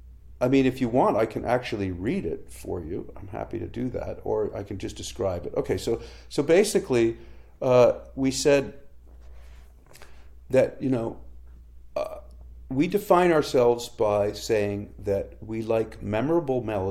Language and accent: English; Canada; a challenge you face as a Canadian recording artist is, you know, we have a small country and a very small music press here